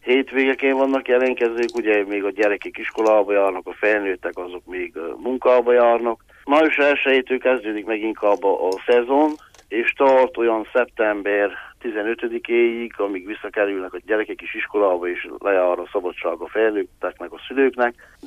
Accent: Baraolt, Covasna, Romania; Baróta, ahol születtem, és jelenleg is élek, Erdővidék központja, egy kis mezőváros.

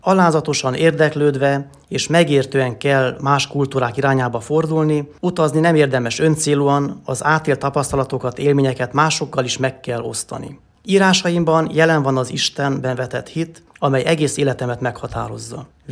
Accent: Târgu Lăpuș, Maramureș, Romania; also born or lived in Sighișoara; A múlt héten beszéltem arról, hogy a máramarosi Magyarláposon születtem, ahol természetközelben, édeni környezetben nevelkedtem.

